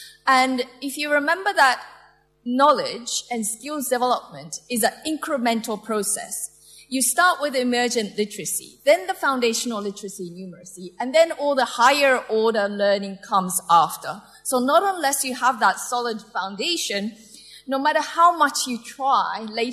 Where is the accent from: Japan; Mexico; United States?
Japan; I was raised, born and raised in Japan